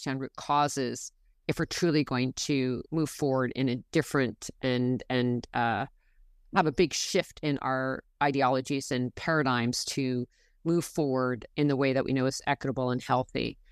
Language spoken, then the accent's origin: English; California, United States; the redwood forests in Northern California, where I live. That was, one of the big issues where I was growing up in Mendocino County was the logging of the redwood forests.